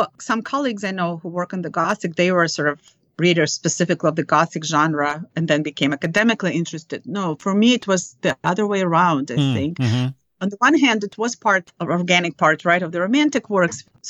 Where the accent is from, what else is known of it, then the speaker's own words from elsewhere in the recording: Kyiv, Ukraine; I grew up in Ukraine, which was then the part of the Soviet Union. So I grew up in Kyiv, the capital, but as you may know now, it was kind of dominated by Russian culture. And so I did become fluent in Ukrainian eventually